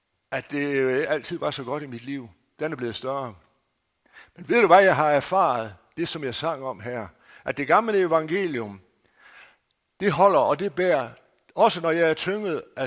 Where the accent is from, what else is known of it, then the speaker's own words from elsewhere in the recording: North Denmark Region, Denmark; Jeg var 12 år gammel, og på det der lille husmandssted, som jeg er født og opvokset i Sydthy, det eneste rigtige sted i verden at lade sig føde